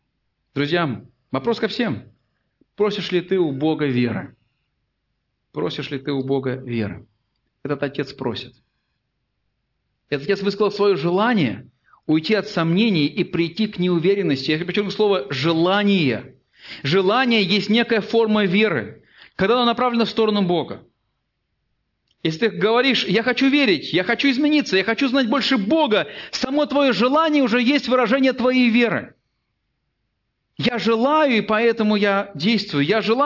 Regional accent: Siberia, Russia; там, где я вырос, в Сибири, там не было специализированных катков, по крайней мере, в советское время. Но там было очень много озер.

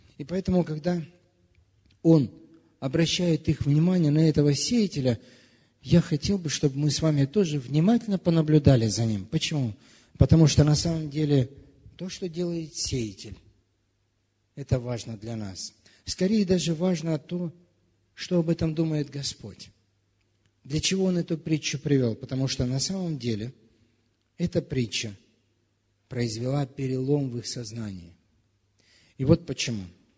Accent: Moldova; Я вспоминаю, я вырос сам в Молдавии

